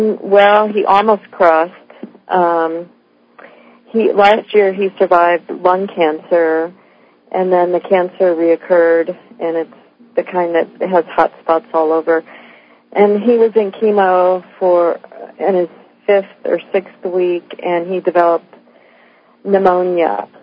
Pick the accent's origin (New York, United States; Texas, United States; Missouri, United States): Missouri, United States; I was raised in Missouri, and he was from Hannibal, Missouri.